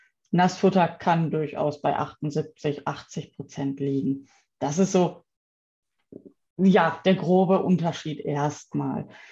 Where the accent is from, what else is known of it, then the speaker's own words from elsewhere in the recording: Bochum, North Rhine-Westphalia, Germany; Ich komme aus dem Ruhrgebiet, aus Bochum. Bin Ende 30